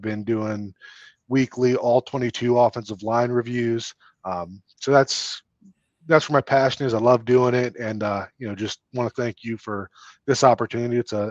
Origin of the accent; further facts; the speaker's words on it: Florida, United States; born there; moved away; I was born near Miami, Florida. Both my parents grew up in Miami, and then we moved away because my dad went into the military, in the Army.